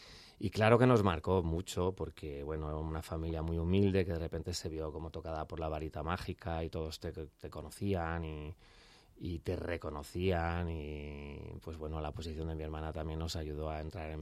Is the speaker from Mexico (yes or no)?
no; Valladolid, Castile and León, Spain; Tan bien, somos de Valladolid